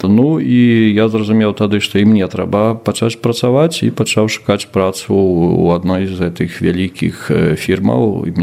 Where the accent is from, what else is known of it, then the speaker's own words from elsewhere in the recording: Poland; калі ты гаварыў, што я беларус там з Польшы